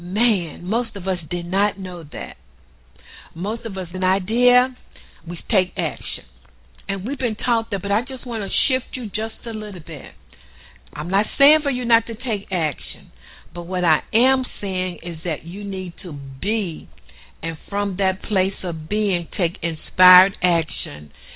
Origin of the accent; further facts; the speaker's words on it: the South, United States; accent: southern; excuse my southern accent and my English